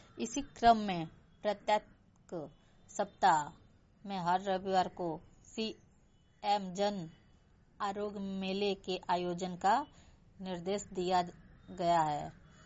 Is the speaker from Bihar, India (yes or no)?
no; Marda, Uttar Pradesh, India; ग्राम post मर्दा जिला गाजीपुर की रहने वाली हूँ।